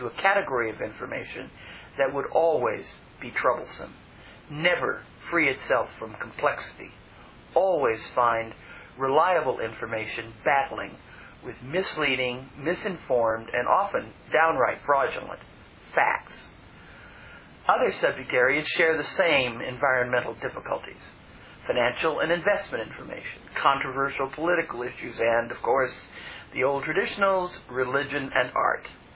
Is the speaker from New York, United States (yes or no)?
no; Santa Monica, California, United States; He suggested putting in the name of my hometown. When I entered Santa Monica, the system responded with a lovely display of relevant information on the city.